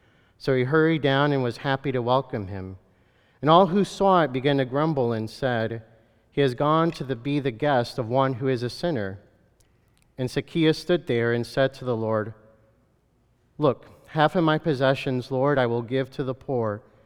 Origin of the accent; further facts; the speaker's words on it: Kentucky, United States; So a simple truth that I am an American Salvadorian man who was raised in Kentucky and a Christian